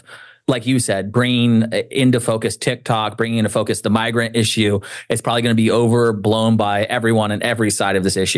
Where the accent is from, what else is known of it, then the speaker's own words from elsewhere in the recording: San Francisco, California, United States; Again, I'm from San Francisco, so I'm always going to take the most liberal approach to these topics.